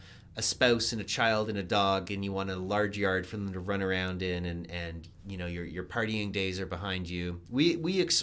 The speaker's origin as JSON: {"language": "English", "town": "Burlington", "region": "Ontario", "country": "Canada", "tie": "born or raised there", "also_born_or_lived": "Hamilton", "said": "When I moved, because I originally grew, I say that I'm from Hamilton, but I grew up in Burlington, which is a suburb of Toronto."}